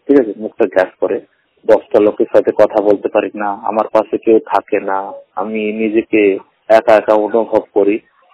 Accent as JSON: {"language": "Bangla", "town": "Allahabad", "region": "Uttar Pradesh", "country": "India", "tie": "born or raised there", "said": "আমার বাড়ি হলো এলাহাবাদ, আমি দুচোখে অন্ধ।"}